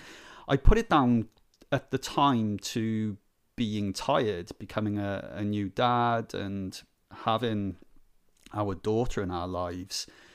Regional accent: Wales, United Kingdom; now in Belfast, United Kingdom; So I'm originally from South Wales, and I'm now living in Belfast, Northern Ireland.

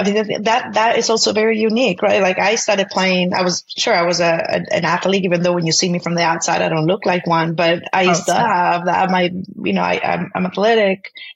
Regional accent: Spain; I'm from Spain, and I went to Spain to visit my families at the very beginning

